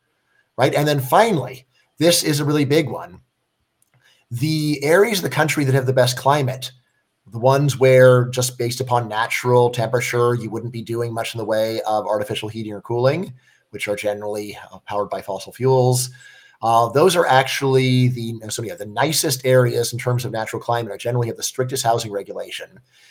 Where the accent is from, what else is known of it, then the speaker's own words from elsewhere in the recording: Northridge, California, United States; So I was growing up in Northridge, California.